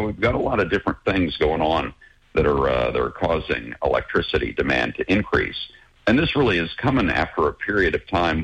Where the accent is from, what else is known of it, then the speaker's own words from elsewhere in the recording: Missouri, United States; I grew up in Northwest Missouri, actually listening to one of your affiliate stations, KFEQ, in St. Joe, Missouri.